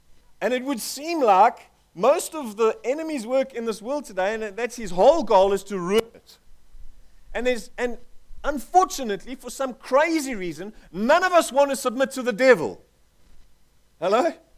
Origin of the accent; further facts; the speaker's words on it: South Africa; born there; But I was born in South Africa.